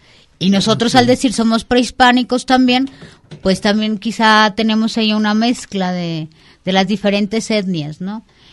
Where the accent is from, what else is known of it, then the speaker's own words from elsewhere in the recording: Mexico; es que soy mexicana.